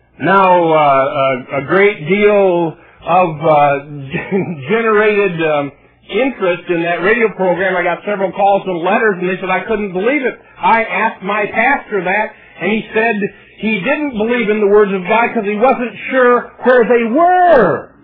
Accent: Milwaukee, Wisconsin, United States; you don't know me, but I'm from the Milwaukee, Wisconsin area.

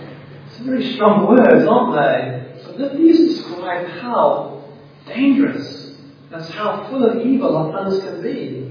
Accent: South Africa; me and my brother Jason, growing up in South Africa, we used to live on the back of a house used to be on the back of a forest.

